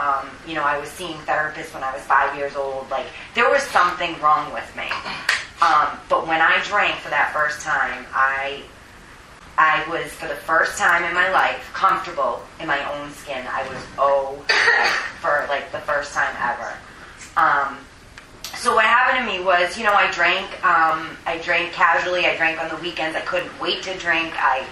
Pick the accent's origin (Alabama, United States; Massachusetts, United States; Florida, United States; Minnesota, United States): Massachusetts, United States; Boston; So I'm from Boston, Massachusetts, and I started, you know, drinking at a relatively young age.